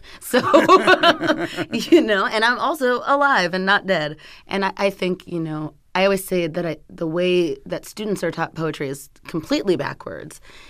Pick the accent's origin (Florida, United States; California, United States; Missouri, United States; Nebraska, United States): California, United States; San Bernardino; I grew up in the suburbs of California.